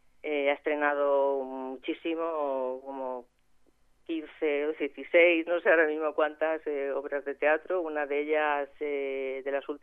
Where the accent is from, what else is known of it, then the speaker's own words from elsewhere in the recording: Aspe, Valencian Community, Spain; moved away as an adult; now in Santander, Spain; Yo pues soy de Aspe, no sé si creo que lo sabes. Vengo por aquí de vez en cuando, pues en Navidades, en verano. Vivo hace ya 25 años que vivo en Santander